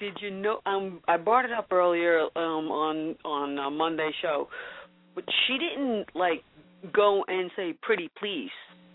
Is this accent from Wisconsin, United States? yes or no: no; New York City, New York, United States; I grew up like in the Bronx streets, you know.